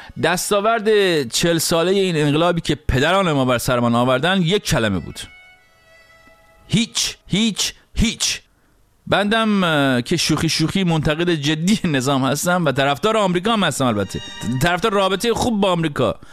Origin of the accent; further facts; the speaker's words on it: Iran; moved away; در جامعه‌ای بزرگ شدم که هیچ حس مشترکی نسبت به حاکمانش نداشتم. در کشوری بزرگ شدم که تعلقی نسبت بهش احساس نمی کردم، به خاطر اینکه من فقط 3 سالم بود که انقلاب شد. و در خانواده بزرگ شدم که اصلا انقلاب اسلامی نمی خواست.